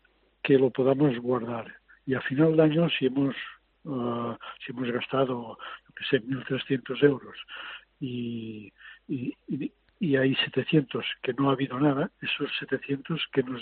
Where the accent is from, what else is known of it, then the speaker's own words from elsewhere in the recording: Catalonia, Spain; como catalán, pero sobre todo como español, que es lo que soy, lo que he sido siempre, y tengo todos mis apellidos y de antepasados catalanes.